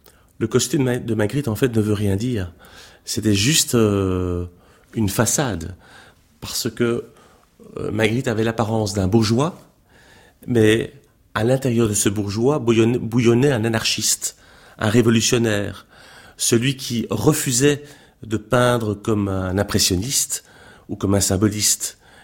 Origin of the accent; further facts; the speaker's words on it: Brussels, Brussels-Capital Region, Belgium; born there; je suis né à Bruxelles